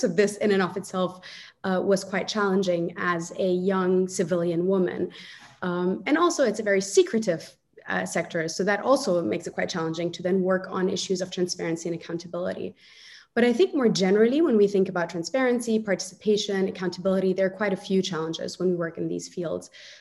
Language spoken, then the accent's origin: English; Egypt; I'm from Egypt originally. And I moved to Egypt after the protests in 2011 to work in an NGO that worked with street children.